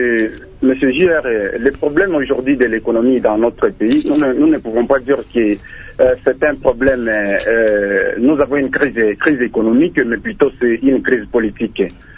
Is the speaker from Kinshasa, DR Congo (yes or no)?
no; Bukavu, South Kivu, DR Congo; ici chez nous à Bukavu, nous avons le même constat